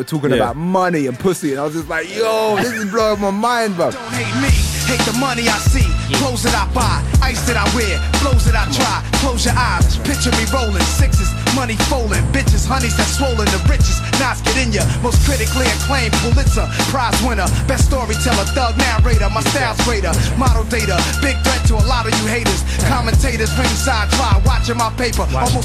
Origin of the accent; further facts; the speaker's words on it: London, United Kingdom; because I grew up with grime, I come from East London.